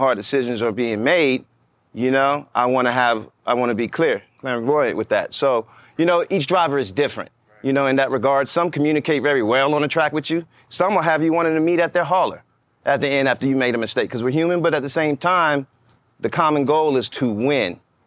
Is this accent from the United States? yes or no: yes; Atlanta, Georgia, United States; Knew I was from Atlanta.